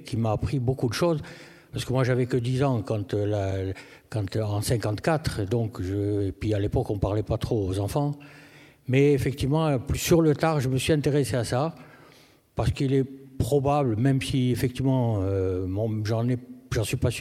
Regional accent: Constantine, Constantine Province, Algeria; born there; Moi, je suis né, bien sûr, là-bas, en Algérie. Je suis né à Constantine.

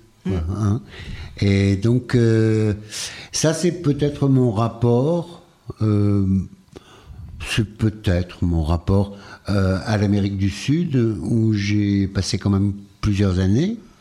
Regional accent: Algeria; j'y ai retrouvé une certaine flore de mon enfance en Algérie.

